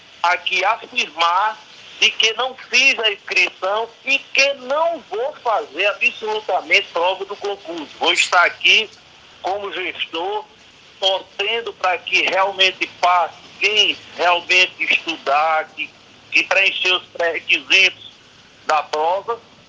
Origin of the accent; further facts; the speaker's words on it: Frei Martinho, Paraíba, Brazil; eu sonhei muito a chegar a ser prefeito de minha terra e quero sair com todas as minhas obrigações de um Frei Martinho melhor e maior.